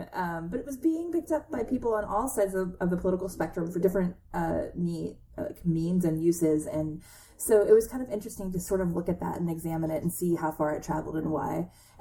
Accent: Tennessee, United States; like I grew up in the South in Tennessee in a very rural community.

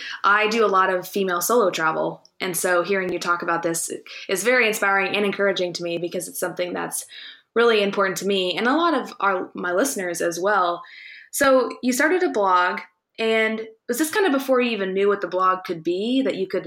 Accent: Illinois, United States; Because I'm from Illinois and I grew up very close to the U of I.

